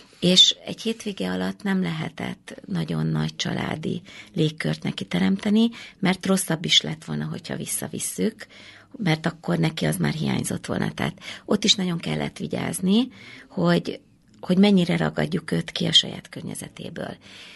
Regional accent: Tatabánya, Komárom-Esztergom, Hungary; Én tatabányai vagyok

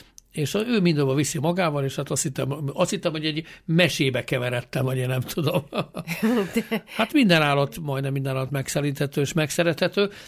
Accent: Tahi, Pest, Hungary; Tahiból fölnőttem, ezt bocsánat, közbe vágtam, ott ugye én már 61-ben születtem, és Tahiba a hegyoldalba születtem, ott szép ház van minden, meg gyönyörű erdők vannak a mai napig.

